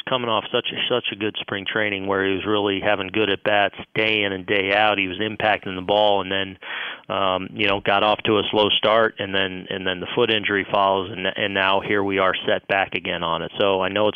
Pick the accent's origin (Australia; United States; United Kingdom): United States; West Coast; I do. I'm from the West Coast, so